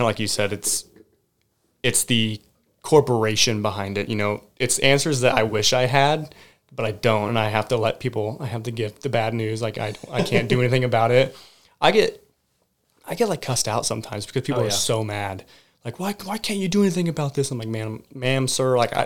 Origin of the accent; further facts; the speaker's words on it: Seymour, Missouri, United States; Yeah. I grew up in Seymour.